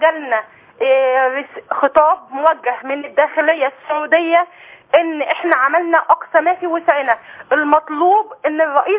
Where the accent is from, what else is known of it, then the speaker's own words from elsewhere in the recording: El Mahalla El Kubra, Gharbia, Egypt; انا من المحلة